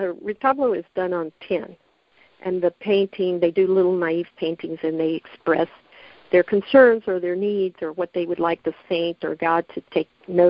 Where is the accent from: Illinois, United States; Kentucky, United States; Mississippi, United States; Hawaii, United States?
Mississippi, United States; Hattiesburg; also born or lived in Los Angeles; I'm a strange Mexican. I grew up in Hattiesburg, Mississippi in the 70s, when there was two Mexicans, right? And then I moved to Los Angeles